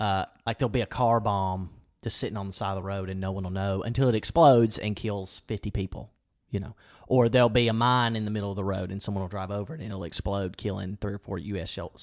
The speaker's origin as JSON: {"language": "English", "country": "United States", "said": "I feel like as an American, it makes me feel like I've been told my whole life that the Taliban are terrorists."}